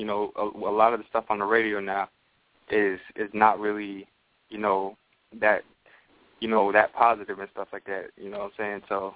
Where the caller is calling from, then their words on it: Phoenix, Arizona, United States; I'm calling from Phoenix, Arizona.